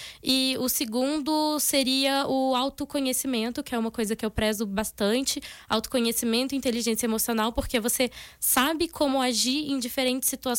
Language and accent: Portuguese; Minas Gerais, Brazil; moved away; Eu sou de Minas, eu decidi sair de Minas e vim estudar em uma cidade que é a 12 horas.